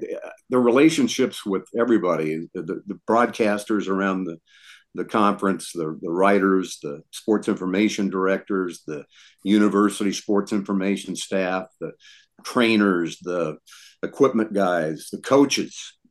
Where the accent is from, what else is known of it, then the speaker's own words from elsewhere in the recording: Lincoln, Nebraska, United States; this journey since I grew up in Lincoln, and I watched football and basketball like you guys did when you were young.